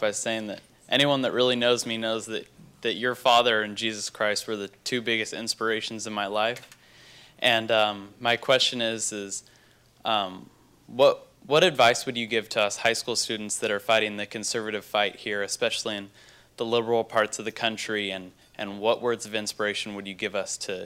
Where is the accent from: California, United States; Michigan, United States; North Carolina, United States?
California, United States; Paso Robles; I'm from Paso Robles, California.